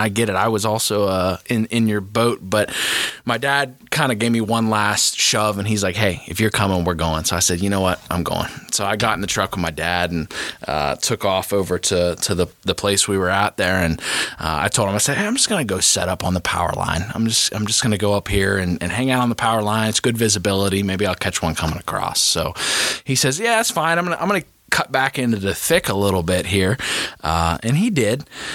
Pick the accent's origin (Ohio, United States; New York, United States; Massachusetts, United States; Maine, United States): Ohio, United States; Obviously, you know, us growing up in Ohio and hunting a lot younger years, that was one thing